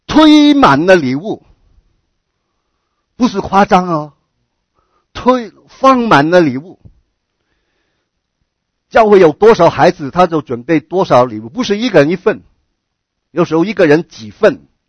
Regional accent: California, United States; 但是在我过去的教会，加州的教会，我在那里成长，那里有很多的老人家

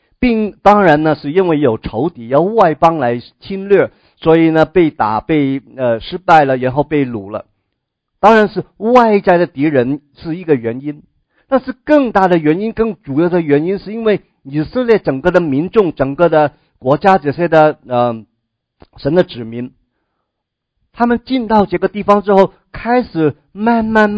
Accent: China; 我们是中国人

